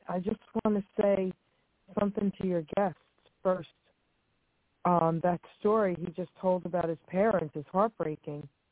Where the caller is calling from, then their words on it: New Jersey, United States; sweetie. I'm calling from New Jersey.